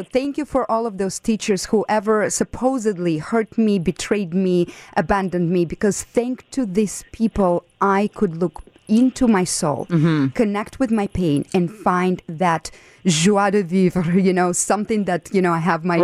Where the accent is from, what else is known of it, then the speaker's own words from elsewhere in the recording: Russia; You know, I grew up in Russia, so I have that very European also background.